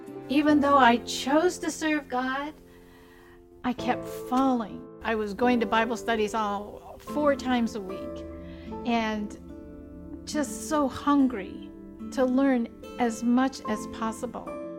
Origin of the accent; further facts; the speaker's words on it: Sitka, Alaska, United States; I'm Tlingit Indian from Sitka, Alaska.